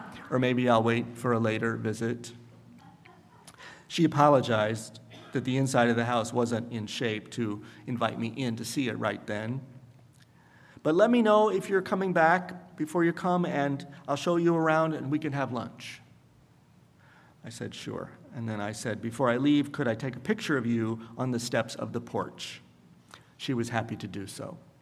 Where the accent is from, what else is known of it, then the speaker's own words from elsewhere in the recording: Franklin, Indiana, United States; Franklin, Indiana, my hometown, was not segregated legally to my knowledge, but the culture of white privilege prevailed.